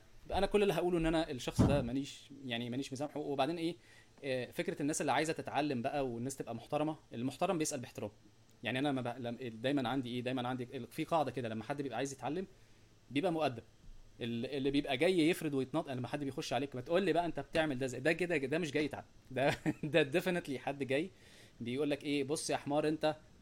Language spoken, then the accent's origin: Arabic; Egypt; انا مصري في الاول والاخر يعني